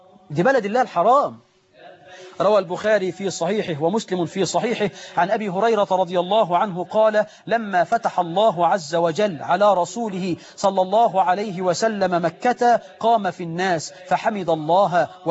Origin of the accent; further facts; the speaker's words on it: Egypt; أما لو شوية الحمام دول عندنا في مصر كانوا راحوا من زمان